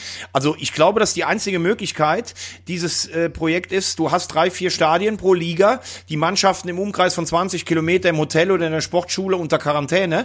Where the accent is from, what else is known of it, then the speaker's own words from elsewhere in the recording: Chile; German is a second language; das widme ich natürlich den Bergleuten in meinem Heimatland Chile